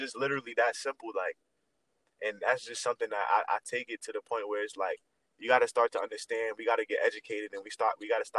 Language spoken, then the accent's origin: English; Harlem, New York, United States; I'm from Harlem, New York.